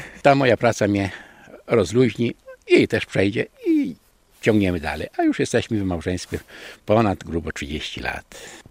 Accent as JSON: {"language": "Polish", "town": "Siemiatycze", "region": "Podlaskie Voivodeship", "country": "Poland", "tie": "born or raised there", "also_born_or_lived": "Wrocław", "said": "Ale cały czas, mimo że Wrocław jest pięknym miastem, jednak ciągnęło mnie do Siemiatycz, do mojego rodzinnego miasteczka. No i tutaj chyba już dożyję swoich dni."}